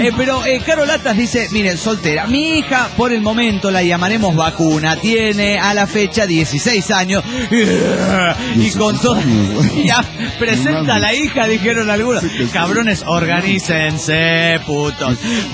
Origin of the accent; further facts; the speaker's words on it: Guadalajara, Jalisco, Mexico; de Guadalajara, Jalisco, México.